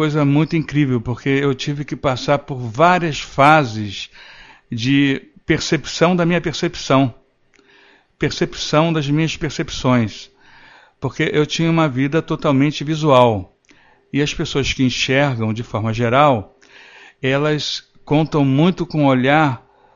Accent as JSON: {"language": "Portuguese", "region": "Rio de Janeiro", "country": "Brazil", "said": "Eu sou carioca, sou aqui do Rio de Janeiro. Possivelmente vocês vão notar pelo sotaque."}